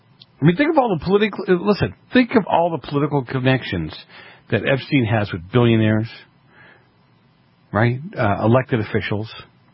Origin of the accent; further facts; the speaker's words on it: Massachusetts, United States; I grew up in Massachusetts. We have a clue.